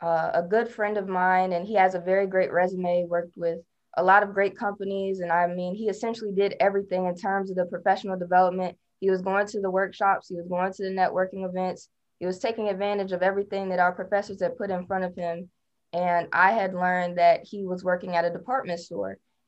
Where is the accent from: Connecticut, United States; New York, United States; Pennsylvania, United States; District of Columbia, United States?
District of Columbia, United States; Washington; Yeah, I'm from Washington, D.C. You know, I'm born and raised and I'm very proud to be from D.C., but there are a lot of issues that go on back home.